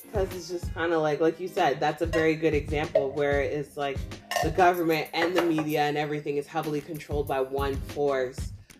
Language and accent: English; Canada; So I have to say, as a Canadian, if you are a first-time house buyer